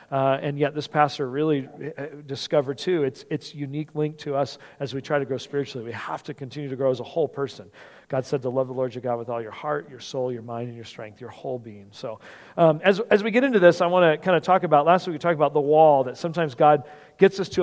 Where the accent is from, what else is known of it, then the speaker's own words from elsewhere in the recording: California, United States; I was from California and living in Washington State at the time.